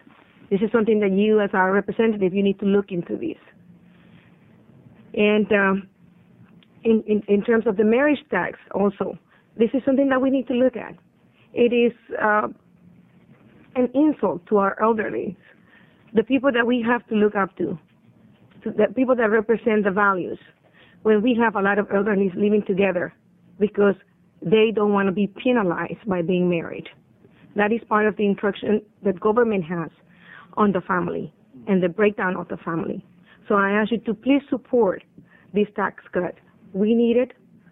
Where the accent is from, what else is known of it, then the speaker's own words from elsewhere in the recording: Eugene, Oregon, United States; I'm here from Eugene, Oregon.